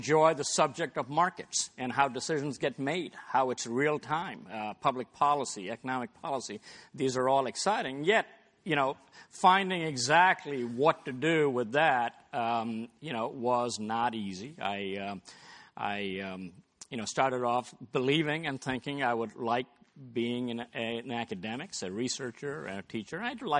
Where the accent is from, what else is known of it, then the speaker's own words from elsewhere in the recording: India; when I was growing up in India, you either had to be a doctor or an engineer.